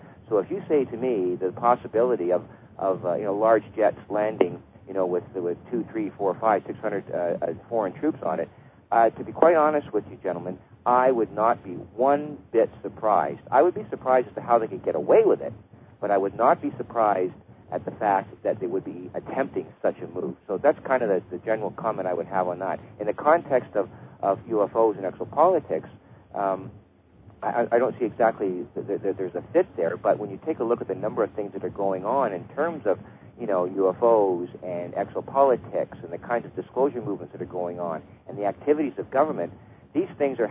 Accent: Canada; being a Canadian, I can well attest to observing this, you know, over the 50 plus years that I've been on the planet.

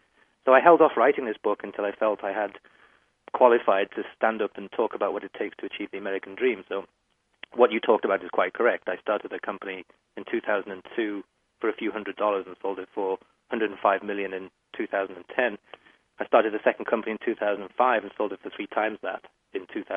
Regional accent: Liverpool, North West England, United Kingdom; now in United States; I actually started out in Liverpool, and before I came to America, I used to sound more like a Beatle than I do today

